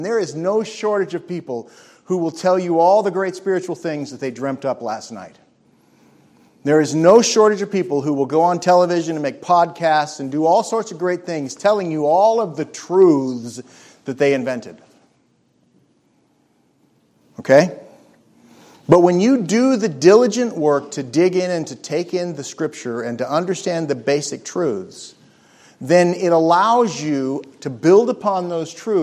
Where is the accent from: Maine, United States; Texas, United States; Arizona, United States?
Arizona, United States; I grew up in Arizona. Same deal. No pirates in Phoenix.